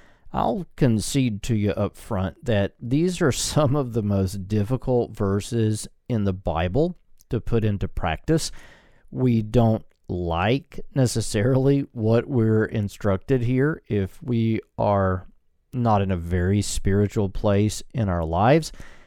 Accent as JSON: {"language": "English", "country": "United States", "said": "It flies in the face of a lot of what I personally feel as an American."}